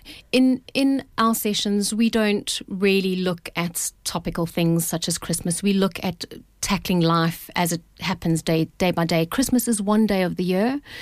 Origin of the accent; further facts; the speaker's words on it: South Africa; You know, I come from South Africa, which is not as privileged as this country, and I've seen poverty